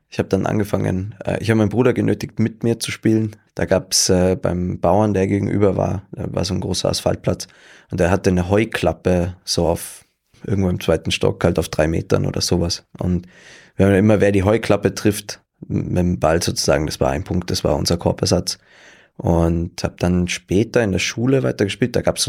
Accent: Tyrol, Austria; also born or lived in Munich; Aber ganz, ganz oft umgezogen in meinem Leben, gemeinsam mit meinen Eltern. Und bin in Tirol aufgewachsen und Tirol. Wenn du mich fragst, was meine Heimat ist, dann ist es Tirol. Und da der Bezirk Reutte, wo ich auch ja jetzt immer noch lebe

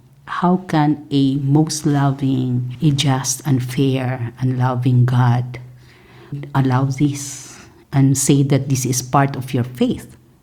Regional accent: Bangsamoro, Philippines; I come from the Maranao tribe, and we are Muslims at the same time we have ethnicity.

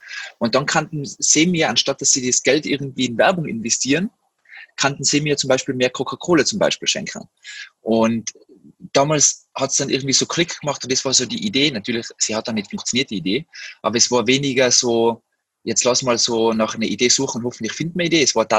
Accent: Tyrol, Austria; moved away as an adult; now in Berlin, Germany; ich komme aus dem Zillertal, bin damals in die Tourismusschule gegangen

